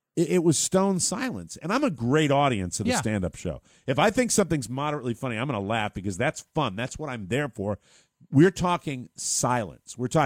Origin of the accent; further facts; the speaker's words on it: Atlanta, Georgia, United States; I'm from Atlanta, you know, the land of biscuits and gravy.